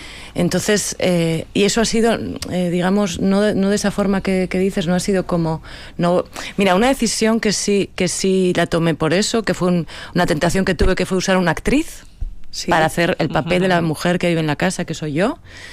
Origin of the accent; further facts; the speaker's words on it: Basque Country, Spain; a mí como mujer vasca